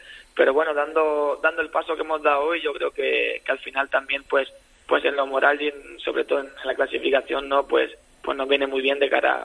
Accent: Manacor, Balearic Islands, Spain; now in Jumilla, Spain; nací en Manacor, pero que vivo en Jumilla ya mucho tiempo.

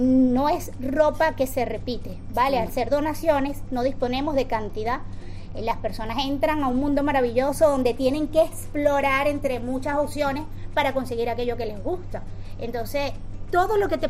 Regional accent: Venezuela; Soy venezolana.

